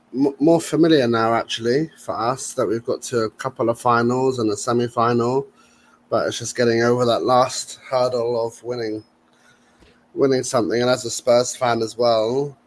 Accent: England, United Kingdom; I am English

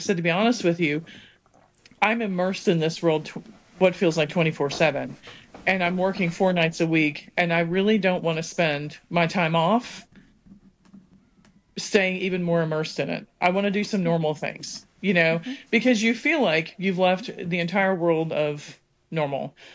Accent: Pennsylvania, United States; I'm from Pennsylvania and I live in South Carolina.

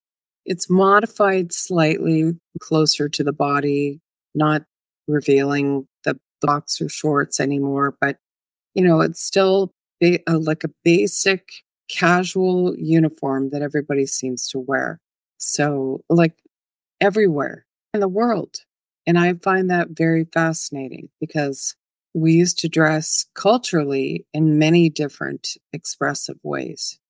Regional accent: Canada; I'm from Canada

